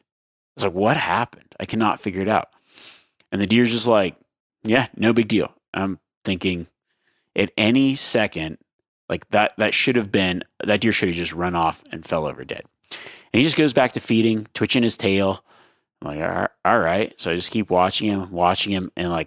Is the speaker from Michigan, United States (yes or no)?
no; Nevada, United States; I got a deer tag in my home state in Nevada.